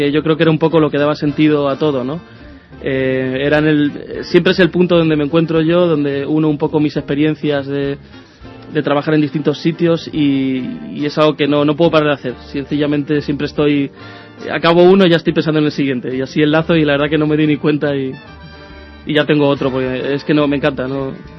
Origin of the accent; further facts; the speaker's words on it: Leganés, Community of Madrid, Spain; diría simplemente que soy un cantautor de Leganés.